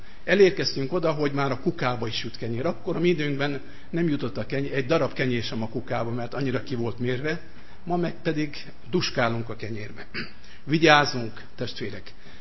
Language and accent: Hungarian; Satu Mare, Satu Mare County, Romania; Hát én is városi gyerek voltam, és városban nőttem fel, de németiben, vagyis németi részben, ahol gazdálkodók voltak.